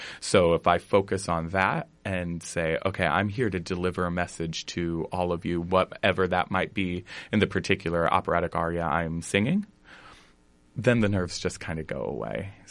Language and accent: English; Van Horn, Iowa, United States; I grew up in Iowa. I grew up in a small town outside of Cedar Rapids, Van Horn